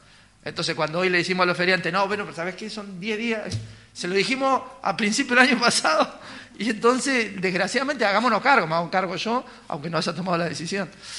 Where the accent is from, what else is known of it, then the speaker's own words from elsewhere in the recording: Bariloche, Río Negro, Argentina; como argentino tenemos derecho a ocupar esos lugares. Por supuesto sé que es un camino, y como barilochense también